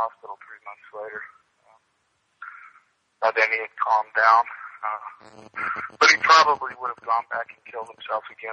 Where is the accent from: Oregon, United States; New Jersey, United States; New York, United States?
Oregon, United States; Portland; Well, I grew up in Portland, Oregon, in a Catholic family, a family that was intact.